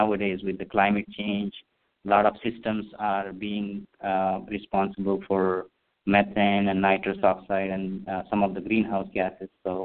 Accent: India; moved away as an adult; now in United States; I grew up in India, finished my undergraduate and master's degree in agricultural engineering back in India, and then came here for a PhD program at Ohio State.

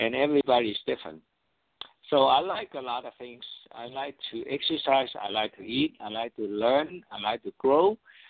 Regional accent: Oakland, California, United States; and I was from Oakland. I'm not living in Oakland now, but I was in Oakland.

